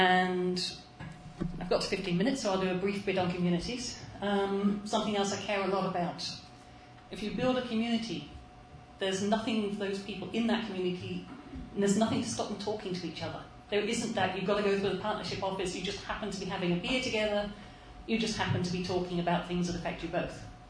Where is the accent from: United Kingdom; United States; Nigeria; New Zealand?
United Kingdom; I'm British, I understate.